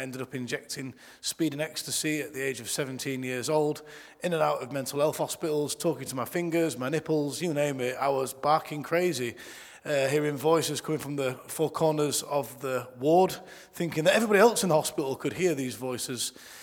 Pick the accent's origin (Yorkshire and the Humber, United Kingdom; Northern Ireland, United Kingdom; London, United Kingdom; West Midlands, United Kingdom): Yorkshire and the Humber, United Kingdom; Doncaster; now in Oxford, United Kingdom; I grew up in Doncaster and got bullied at school.